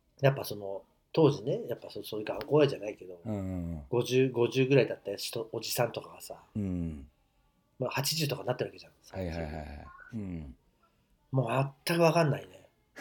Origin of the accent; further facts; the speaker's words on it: Mie, Japan; 俺が三重県で育った時に、